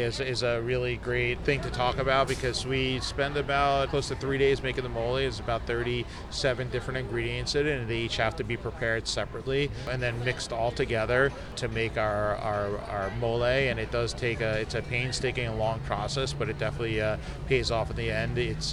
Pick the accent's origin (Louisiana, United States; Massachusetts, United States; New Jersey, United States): New Jersey, United States; now in California, United States; I grew up in New Jersey, so Jersey tomatoes are certainly something near and dear to my heart